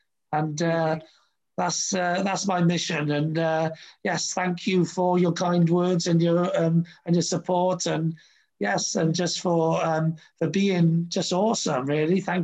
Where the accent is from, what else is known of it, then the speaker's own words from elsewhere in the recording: Wales, United Kingdom; Because I'm a Welsh dragon.